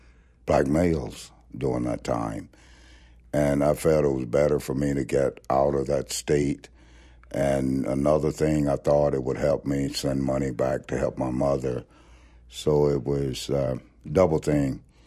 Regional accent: Mississippi, United States; more that we are all connected, and to have a respect for people in general more than I did when I was growing up in Mississippi.

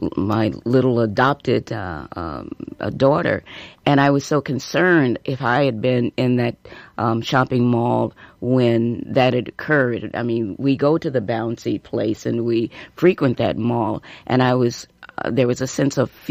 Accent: St. Louis, Missouri, United States; I'm from St. Louis, Missouri, and I still have pictures on my camera of the chaos and confusion from the Ferguson shooting.

